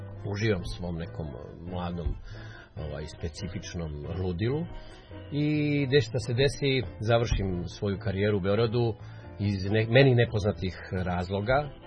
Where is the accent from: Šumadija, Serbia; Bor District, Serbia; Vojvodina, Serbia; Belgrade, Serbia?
Šumadija, Serbia; Kragujevac; Ja sam čovjek iz Kragujevca